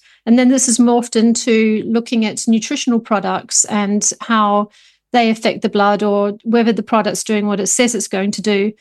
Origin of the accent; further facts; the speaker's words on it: New Zealand; now in United Kingdom; I'm from New Zealand originally.